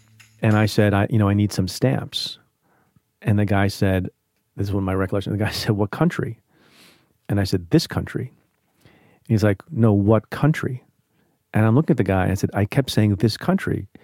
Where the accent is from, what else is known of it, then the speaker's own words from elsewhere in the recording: New Jersey, United States; and I grew up in New Jersey.